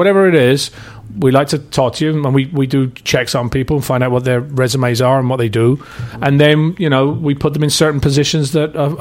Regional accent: London, United Kingdom; born there; I was born in London. I from an Italian mother, English father.

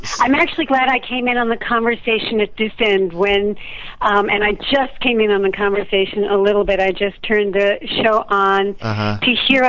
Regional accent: New York, United States; also born or lived in Iowa; No, I grew up in New York.

